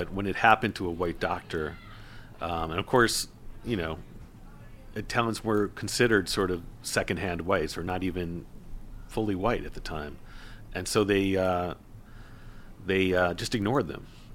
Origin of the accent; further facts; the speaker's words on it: Buffalo, New York, United States; And then, of course, in Buffalo, my hometown, not too long afterwards, William McKinley is shot and killed by an anarchist.